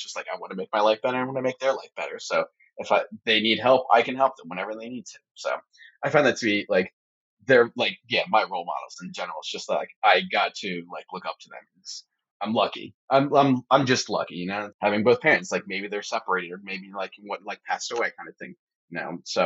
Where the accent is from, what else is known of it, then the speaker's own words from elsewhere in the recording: Pottstown, Pennsylvania, United States; he immigrated from there to DC, then to, like, my hometown in Pottstown and Narstown.